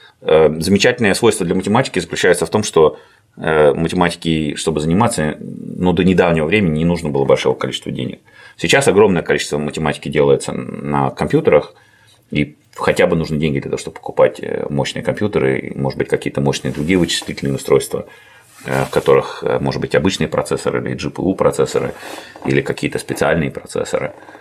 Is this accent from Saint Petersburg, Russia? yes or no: yes; Saint Petersburg, Russia; born there; Ну, так получилось, я родился в России, в частности, в Питере, недалеко отсюда, вот, и учился в России